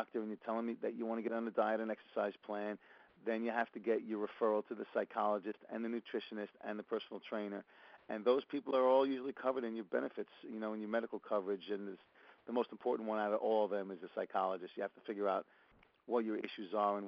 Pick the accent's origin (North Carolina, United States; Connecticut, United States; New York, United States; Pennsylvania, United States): New York, United States; Brooklyn; accent: Brooklyn; It was in New York, so I didn't mind being New York-y with my Brooklyn accent